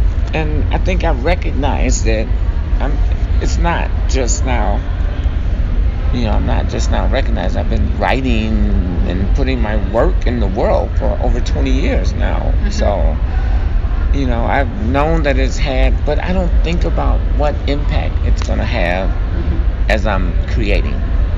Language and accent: English; Chicago, Illinois, United States; now in Minneapolis, United States; Born and raised in Chicago, though. I do want to, that's my hometown. I love Chicago. Chicago shaped me.